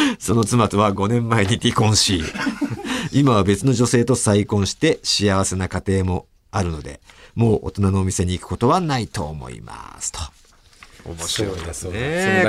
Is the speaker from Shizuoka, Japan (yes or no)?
yes; Shizuoka, Japan; 地元静岡県の